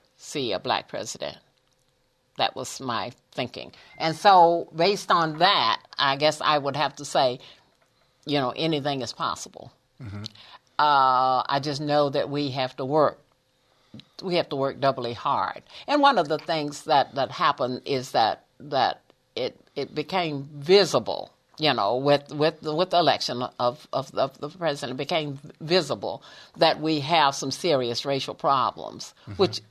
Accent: Mississippi, United States; in Columbia, I'm from Mississippi, the young people my age in here can't even relate to what it was like in Mississippi.

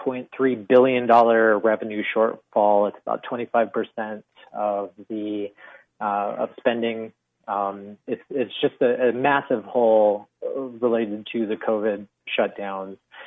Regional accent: Greeley, Colorado, United States; not new to Colorado. I'm from Greeley, and I came before this from the Tennessean in Nashville

